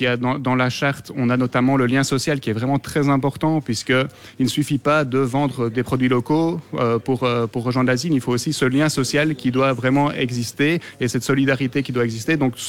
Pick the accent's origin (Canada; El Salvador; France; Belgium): Belgium; Brussels, Brussels-Capital Region; en tant que bruxellois, c'est quand même important.